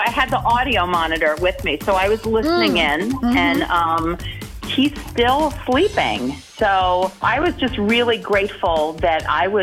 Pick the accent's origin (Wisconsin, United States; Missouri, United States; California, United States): Wisconsin, United States; Monona; I'm from Monona.